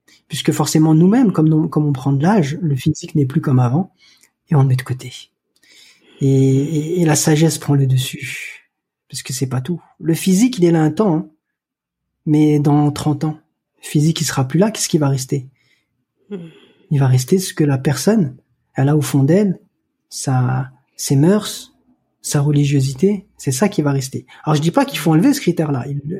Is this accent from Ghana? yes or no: no; Algeria; moi je suis originaire d'Algérie